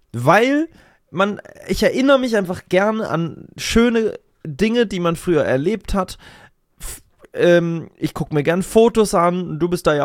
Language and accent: German; Berlin, Germany; in meine alte Heimat Hut zu fahren, in meine alte Hood. Genau, nach Sandy Shores. nach Spandau